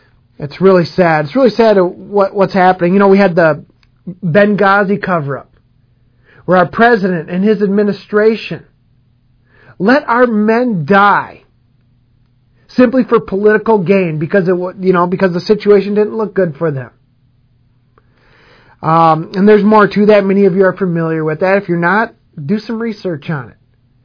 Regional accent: Minnesota, United States; in my home state here in Minnesota, our governor officially signed into law

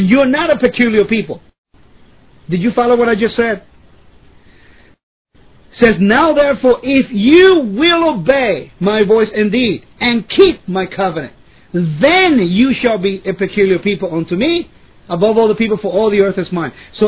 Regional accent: Puerto Rico; I'm from Puerto Rico, right? I was born in Puerto Rico. Sephardic Jew from Puerto Rico.

